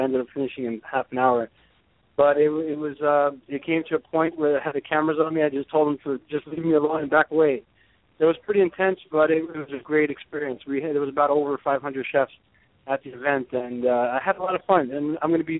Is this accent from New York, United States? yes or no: yes; New York, United States; I grew up in New York eating food that wasn't organic or all natural, and I grew up pretty healthy.